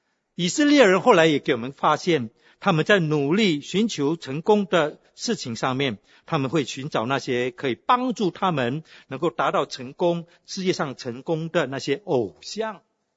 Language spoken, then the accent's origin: Chinese; Singapore; 新加坡人，我是新加坡人，我不会害羞跟你讲这句话。